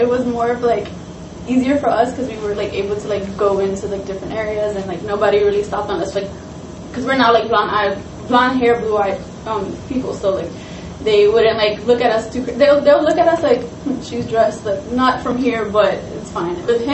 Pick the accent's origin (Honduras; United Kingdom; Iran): Honduras; now in United States; Originally I'm from Honduras.